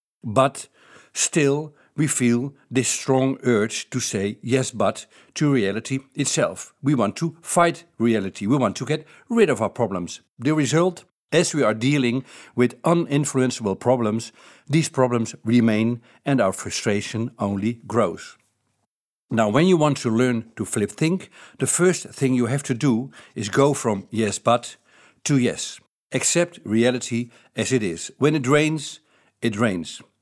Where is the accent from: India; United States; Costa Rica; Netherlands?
Netherlands; first language Dutch; English is a second language; Flip thinking, or as it is called in my native language, Dutch, I'm from the Netherlands